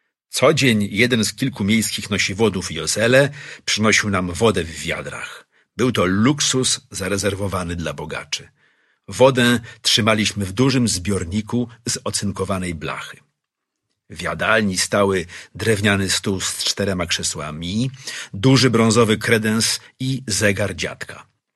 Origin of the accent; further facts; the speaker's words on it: Izbica, Lublin Voivodeship, Poland; Urodziłem się w 1927 roku w Izbicy i tam spędziłem dzieciństwo, co odcisnęło piętno na całym moim życiu.